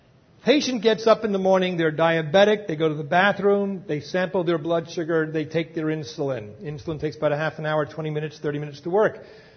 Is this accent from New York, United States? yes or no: no; California, United States; By the way, I'm from California.